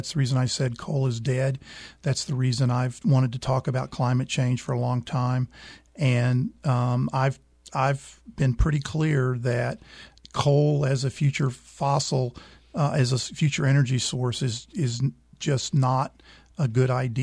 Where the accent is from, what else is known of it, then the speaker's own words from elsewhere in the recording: Texas, United States; I worry because I come from the Beaumont-Port Arthur region of Texas.